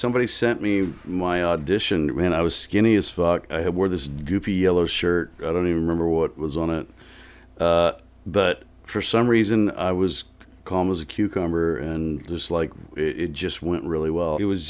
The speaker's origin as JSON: {"language": "English", "region": "Oklahoma", "country": "United States", "tie": "born or raised there", "also_born_or_lived": "Texas", "said": "I grew up mostly in Oklahoma and Texas."}